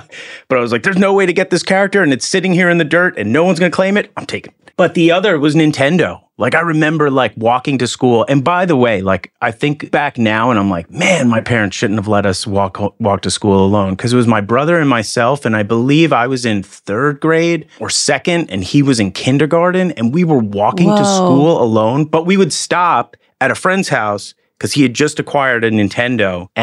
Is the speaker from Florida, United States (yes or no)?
no; Haverstraw, New York, United States; My young, at like in the 80s, I lived in a town called Havistraw that was just north of Nyack, you know.